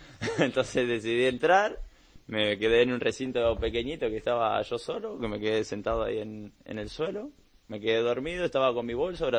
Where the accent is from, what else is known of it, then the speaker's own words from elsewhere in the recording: Argentina; Soy argentino y tengo doble ciudadanía.